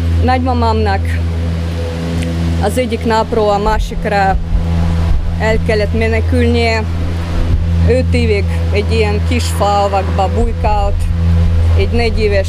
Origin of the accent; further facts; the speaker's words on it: Astrakhan, Astrakhan Oblast, Russia; now in Paks, Hungary; és Pakson lakom. És igaz, hogy Szovjetunióban születtem, egy nagy pári városban, Asztrahányban. Ez a Oroszországnak a déli határnál fekszik, a Kaszpi-tengernél